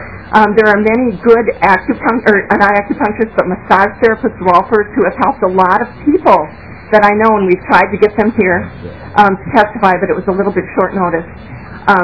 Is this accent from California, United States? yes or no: no; Woodbury, Minnesota, United States; I'm from Woodbury, Minnesota, and I'm testifying as a citizen and as a practitioner of alternative therapies.